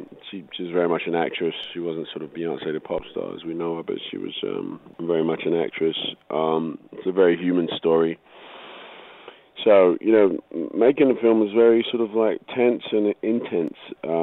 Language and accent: English; England, United Kingdom; I'm English. My parents live here. My family's here. My friends are here.